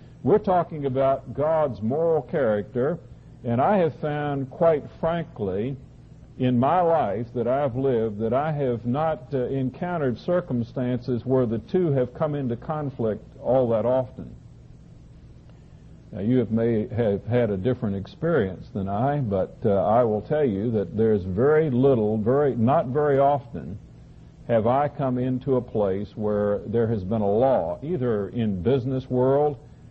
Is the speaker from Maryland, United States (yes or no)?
no; Virginia, United States; When I grew up in Virginia, everybody went to summer school.